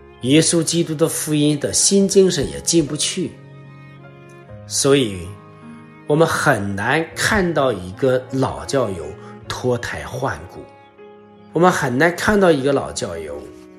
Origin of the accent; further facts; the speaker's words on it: China; 啊，我们中国人有一个词叫油盐不进